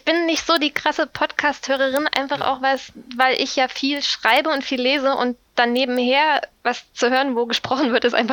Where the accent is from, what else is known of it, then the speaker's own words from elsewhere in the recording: Saxony, Germany; now in Bonn, Germany; Nee, ich komme aus Sachsen.